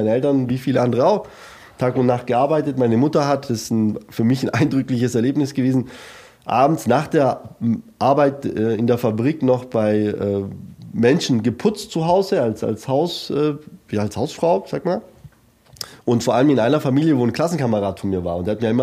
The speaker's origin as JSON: {"language": "German", "country": "Italy", "said": "Unbedingt, ich bin sehr abergläubisch als Italiener."}